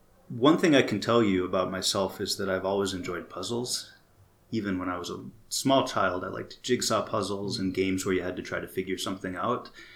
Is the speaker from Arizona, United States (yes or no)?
no; Minneapolis, Minnesota, United States; So I really consider the Twin Cities, especially Minneapolis, to be my hometown, if anywhere is.